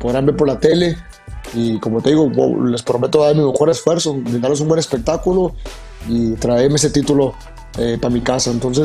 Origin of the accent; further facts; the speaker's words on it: Sonora, Mexico; yo, siendo pues, sonorense, viviendo aquí en Hermosillo